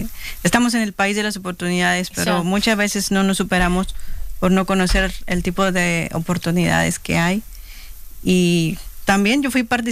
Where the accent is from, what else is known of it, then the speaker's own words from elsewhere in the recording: Oaxaca, Mexico; moved away; Yo soy mexicana también, del estado de Oaxaca. Yo vine igual hace como 20 años a este país.